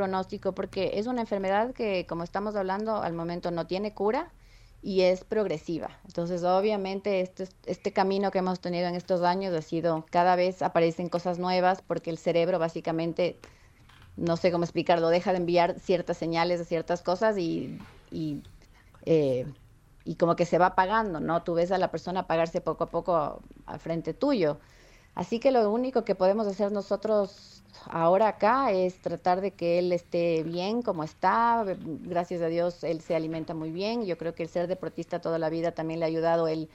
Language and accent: Spanish; Ecuador; Sí, yo soy ecuatoriana